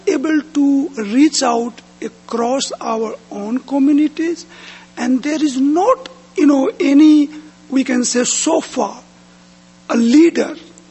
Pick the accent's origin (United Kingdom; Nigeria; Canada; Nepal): Nepal; Madhesh Province; English is a second language; now in United States; I work at Bronx Community College as an assistant professor. I'm originally from Madhes, which is a part of Nepal.